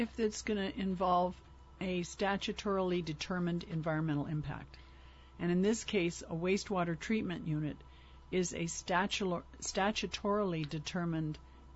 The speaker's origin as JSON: {"language": "English", "town": "Ookala", "region": "Hawaii", "country": "United States", "tie": "born or raised there", "said": "and fifth grade. That was our family home in Ookala."}